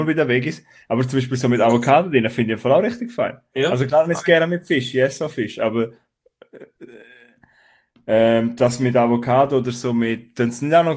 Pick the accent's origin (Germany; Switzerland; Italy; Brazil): Switzerland; wir sind ja alle Schweizer, die dazu hören